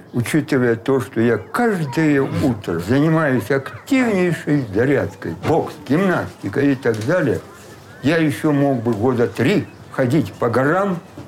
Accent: Shymkent, Kazakhstan; born there; also born or lived in Leningrad; Я родился в Чимкенте, уехал в Ленинград, где закончил с отличием Институт инженеров водного транспорта.

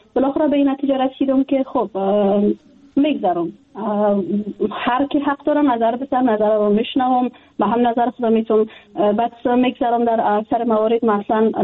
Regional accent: Afghanistan; جدا از اینکه وطنم است، خانواده مجا است، دوستایم هستن، من در افغانستان بزرگ شدیم، تحصیل کردیم، کار کردیم

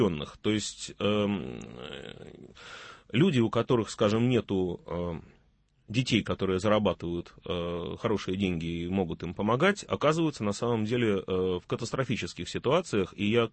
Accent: Saint Petersburg, Russia; А как петербуржец, я не пенсионер и бесплатные лекарства не получаю.

